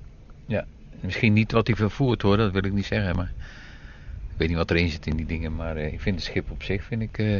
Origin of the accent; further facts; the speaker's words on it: The Hague, South Holland, Netherlands; Waar ik vandaan kom, Den Haag.